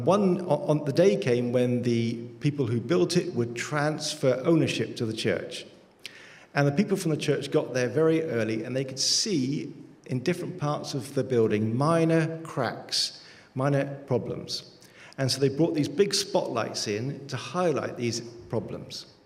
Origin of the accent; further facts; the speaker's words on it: United Kingdom; Not just Britain, Great Britain. Great Britain, very important.